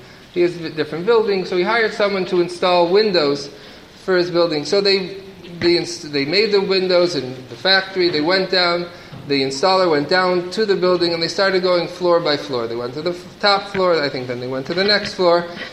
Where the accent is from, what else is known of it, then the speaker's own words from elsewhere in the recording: Detroit, Michigan, United States; now in Canada; I didn't grow up in Canada. Where I grew up in Detroit. Victoria Day obviously didn't exist. I am Canadian.